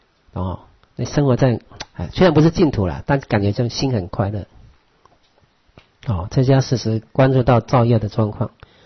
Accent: Taiwan; 我们台湾人比较标准比较低啦

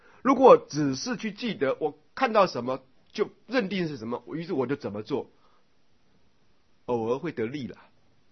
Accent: China; 所以佛法的美好，再加上我们中国既有文化的美好，应该要相辅相成，去掉中国人过去在教育方法上不足不充分的部分

